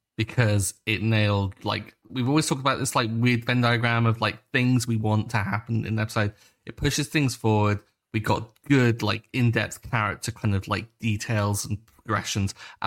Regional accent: United Kingdom; Or, because, I mean, being British, I've seen a load. Every school trip was to go see some form of big castle or something with some sort of big portrait.

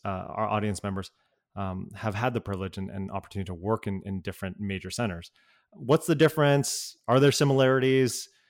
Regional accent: Canada; growing up as a Canadian, but with Hong Kong parents and lots of family from Asia

